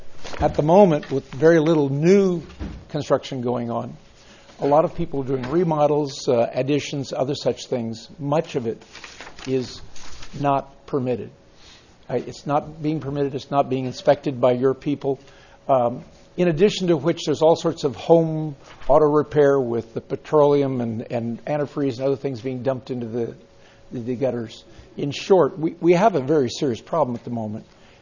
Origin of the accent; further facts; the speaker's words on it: Nipomo, California, United States; I'm from Napomo.